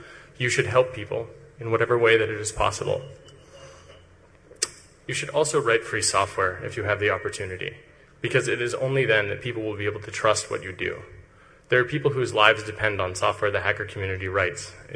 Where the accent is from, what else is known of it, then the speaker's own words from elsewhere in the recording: United States; I'm an American, born and raised